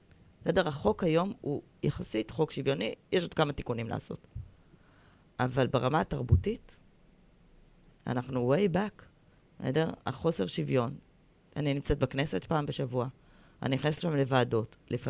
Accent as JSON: {"language": "Hebrew", "region": "Jerusalem District", "country": "Israel", "tie": "born or raised there", "said": "נולדתי בבית ציוני דתי, בגוש הציון, לא בירושלים, אבל היינו הרבה בירושלים."}